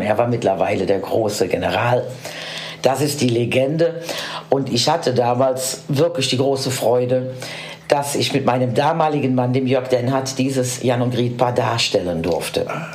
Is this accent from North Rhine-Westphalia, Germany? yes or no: yes; Hürth, North Rhine-Westphalia, Germany; also born or lived in Cologne; Ich wurde geboren in Hürth. Das ist gleich hinterm Jaisbockheim aus Kölner Sicht. Mhm. Und ich bin da in der Schule gegangen. Und als ich dann so 14, 15 war, da sind wir in der Kölle hier trocken.